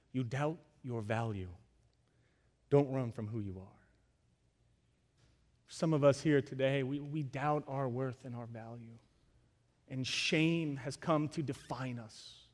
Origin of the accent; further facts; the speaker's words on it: New York, United States; I'm a New Yorker.